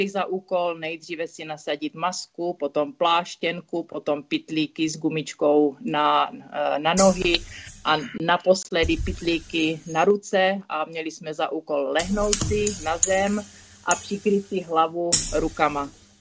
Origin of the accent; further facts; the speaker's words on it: Olomouc, Olomouc Region, Czechia; protože jsem vyrůstala v Olomouci, kde byla ruská posádka